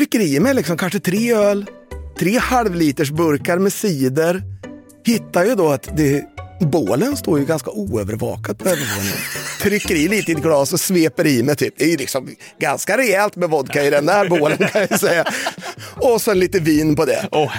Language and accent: Swedish; Las Vegas, Nevada, United States; i huset i Las Vegas där jag växte upp